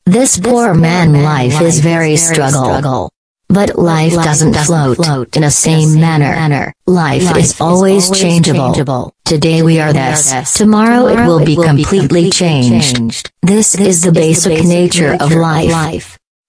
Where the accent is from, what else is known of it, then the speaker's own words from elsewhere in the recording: California, United States; I am an American girl. … from California.